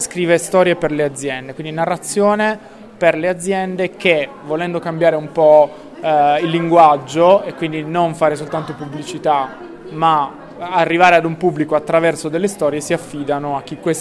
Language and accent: Italian; Bari, Apulia, Italy; sono barese, tifo per il Bari.